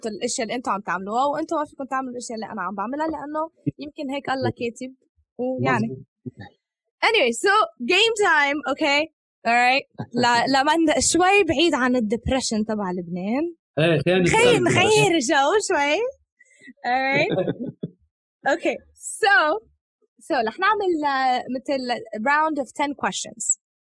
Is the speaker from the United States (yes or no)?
yes; United States; يعني انا ربيت بامريكا